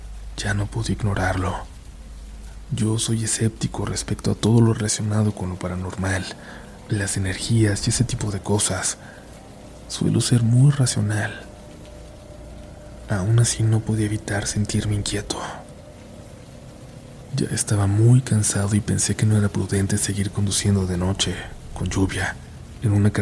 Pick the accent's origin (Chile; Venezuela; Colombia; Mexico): Colombia; now in Bogotá, Colombia; tengo 30 años. Soy de Colombia. Nací en una ciudad pequeña, pero desde hace 13 años vivo en Bogotá.